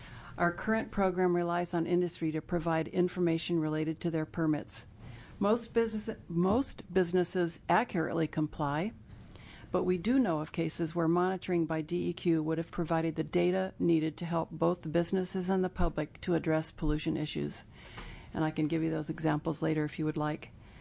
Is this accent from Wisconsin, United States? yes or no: no; Corvallis, Oregon, United States; from Corvallis